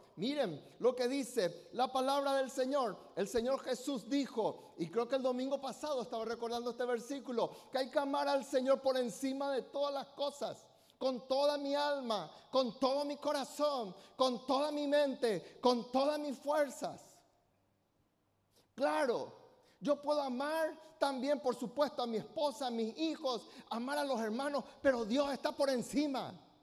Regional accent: Paraguay; Porque transitoriamente yo soy paraguayo, pero mi ciudadanía, dice el apóstol, está en los cielos.

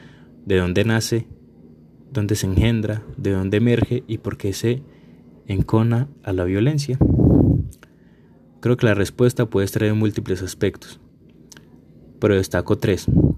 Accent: Colombia; Cuando terminé de escribir esta novela, pensé que era impublicable en Colombia. En mi país, las cicatrices de la violencia más recientes no se han cerrado

